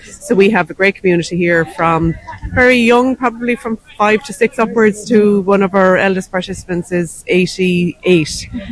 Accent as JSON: {"language": "English", "town": "Carlow", "region": "Leinster", "country": "Ireland", "said": "I moved to Carlow, back to Carlow. I'm originally from Carlow, and I really, really wanted to link in with the community, get to know people in my own area."}